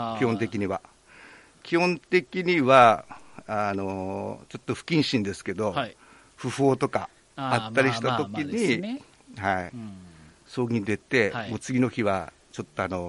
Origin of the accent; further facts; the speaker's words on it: Yoron, Kagoshima, Japan; 出身は与論島なんですけど、はい、実は、父が公務員してた関係で、与論島には小学校4年から中学校1年までしか、住んで4年間しか住んだことなくて、